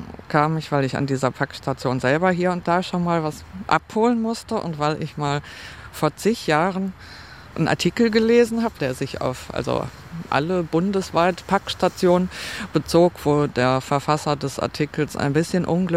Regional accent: North Rhine-Westphalia, Germany; Ich bin aufgewachsen im Ruhrgebiet, in so einer Stadt, die irgendwie, also viel zu groß ist, kein Dorf, ist aber auch keine Großstadt, ist irgendwie so was Komisches dazwischen.

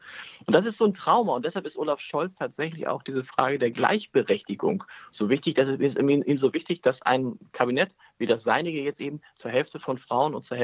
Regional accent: Hamburg, Germany; born there; wenn du einmal in Bremen warst, dann musst du immer wieder erklären, dass du eigentlich gebürtiger Hamburger bist.

